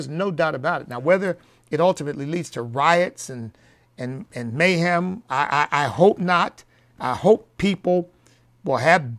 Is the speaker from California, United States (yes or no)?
no; Charlotte, North Carolina, United States; this big event we had in my home state down in Charlotte